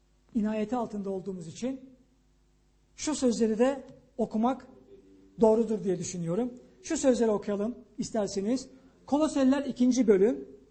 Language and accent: Turkish; Aegean Region, Turkey; Biz zeytinyağıyla büyüdük. Ben Ege'liyim. Yani bizim başka bir yağımız yoktu.